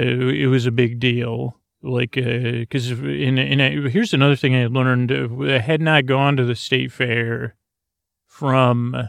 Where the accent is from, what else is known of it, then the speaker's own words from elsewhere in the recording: Syracuse, New York, United States; the fair really is, like, a big deal to a child growing up in Syracuse, New York, at least to me.